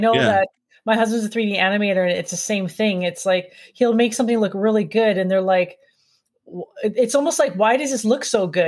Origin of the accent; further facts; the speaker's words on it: California, United States; Just because I'm from California as well.